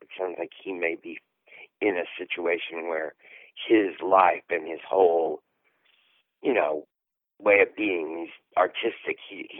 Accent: Paris, Missouri, United States; also born or lived in New York; Well, I lived in New York for about 25 years. And I am from Missouri, a small town called Paris. And I moved back to Paris to help out my mother.

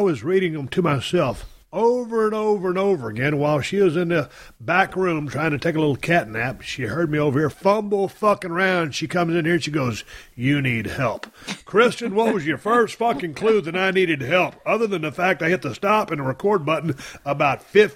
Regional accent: Edna, Texas, United States; I did a shitload of saltwater fishing back when we was growing up in Edna, Texas.

